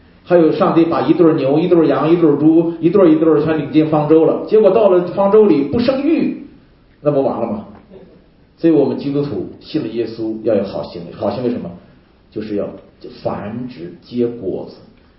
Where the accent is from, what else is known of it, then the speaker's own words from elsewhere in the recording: China; now in United States; 你们知道我在中国大陆长大的，我们都是讲人事，人与人的这个关系学吧